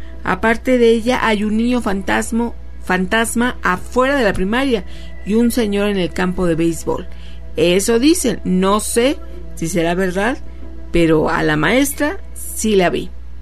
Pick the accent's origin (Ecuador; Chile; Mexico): Mexico; Valle de Juárez, Chihuahua; Yo soy de Valle de Juárez, en Chihuahua, de San Agustín, Distrito Bravo.